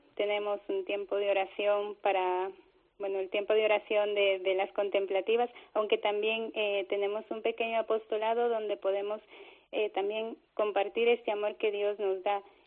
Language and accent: Spanish; Guatemala; now in Spain; cuando cumplí 15 años más o menos, fueron unas hermanas de aquí de España a fundar a mi pueblo